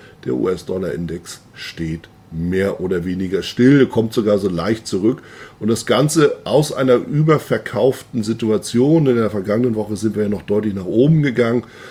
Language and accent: German; Germany; Als Deutscher gibt es eine ganz andere Ausdrucksform. Wenn ich darauf schaue, was in Deutschland so, was wir da in den Zahlen sehen.